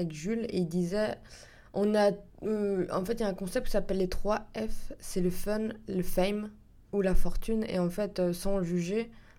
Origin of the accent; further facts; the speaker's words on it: Grand Est, France; Haut-Rhin, ok.